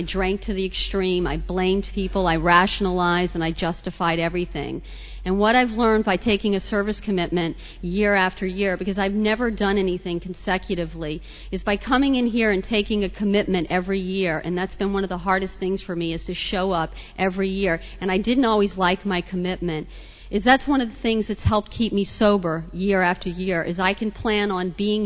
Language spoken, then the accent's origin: English; New Orleans, Louisiana, United States; born there; now in New York, United States; I was born in New Orleans. I may look like a New Yorker, but I'm not. But I feel like a New Yorker. I've been up here about 10 years.